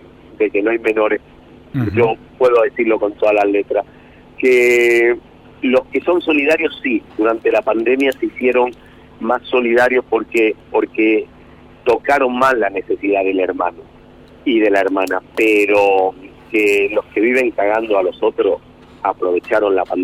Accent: Málaga, Andalusia, Spain; born there; En Málaga, en el sur de España.

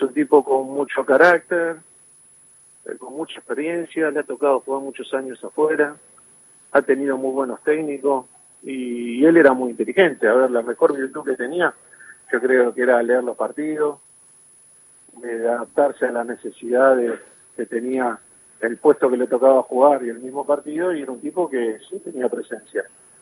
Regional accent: Argentina; como hincha y como futbolero que somos los argentinos

